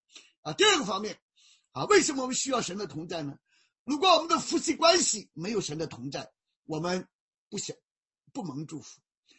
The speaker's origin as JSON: {"language": "Chinese", "country": "China", "said": "我们中国人常常讲啊，日出而作，日落什么而息"}